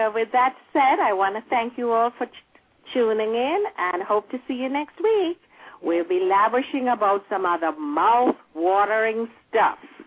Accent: Jamaica; I always am just so grateful to have had the time I did when I grew up in Jamaica.

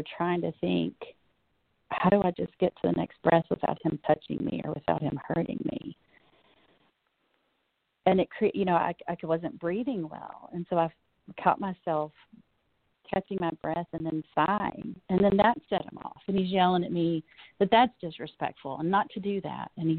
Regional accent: United States; keep in mind, this is my hometown. I grew up here. I drove right by the street that my parents lived on at the time, where I grew up.

